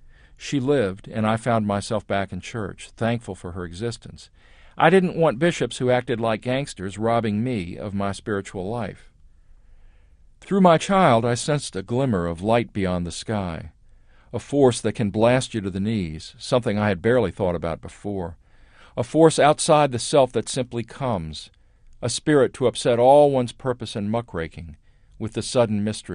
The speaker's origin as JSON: {"language": "English", "town": "New Orleans", "region": "Louisiana", "country": "United States", "tie": "born or raised there", "said": "When I was growing up in New Orleans, my faith was shaped by my mother and grandmother's. This family line came out of Mexico."}